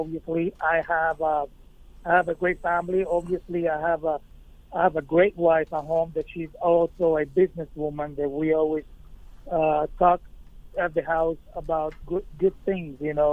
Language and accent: English; Vega Baja, Puerto Rico; the farm that we own is in my hometown, Vega Baja. Literally, it's like I say probably 5 minutes from where I grew up.